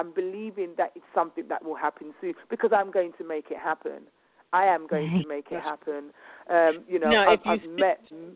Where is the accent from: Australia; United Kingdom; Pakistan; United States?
United Kingdom; As a British person, there was no one in the industry for me to call.